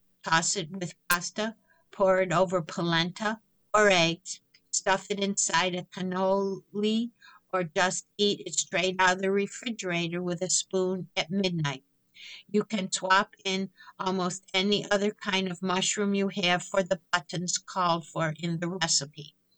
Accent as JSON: {"language": "English", "region": "Pennsylvania", "country": "United States", "tie": "born or raised there", "said": "I learned to forage fungi in my 20s, wandering the woods of my home state, Pennsylvania, July through October"}